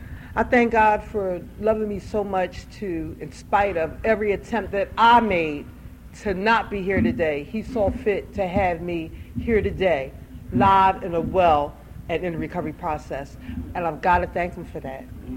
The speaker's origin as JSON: {"language": "English", "town": "Philadelphia", "region": "Pennsylvania", "country": "United States", "tie": "born or raised there", "also_born_or_lived": "New Jersey", "said": "I grew up in the Philadelphia, New Jersey area family"}